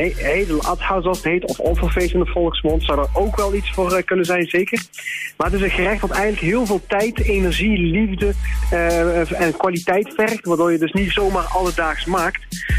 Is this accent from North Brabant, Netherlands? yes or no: yes; North Brabant, Netherlands; accent: Brabants; dan hoor je mij wel met mijn Brabants accentje daar doorheen praten.